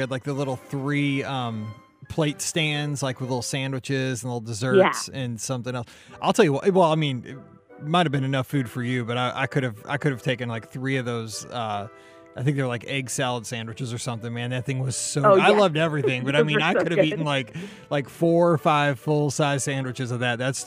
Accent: Midwest, United States; I'm from the Midwest.

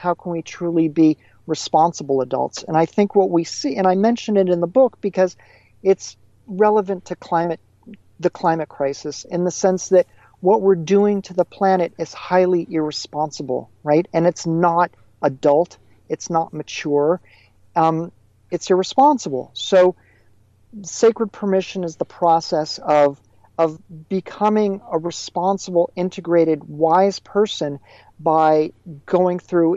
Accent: Connecticut, United States; I grew up in Connecticut. My parents taught at Wesleyan University

